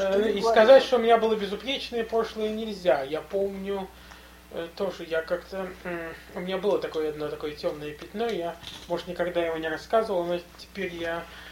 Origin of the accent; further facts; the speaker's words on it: Moscow, Russia; Да, я родился в Москве.